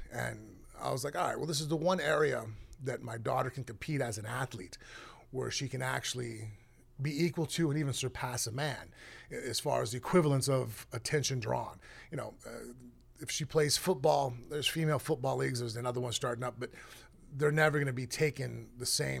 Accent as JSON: {"language": "English", "town": "Las Vegas", "region": "Nevada", "country": "United States", "tie": "born or raised there", "said": "I'm basically a lifelong martial artist, born and raised in Las Vegas"}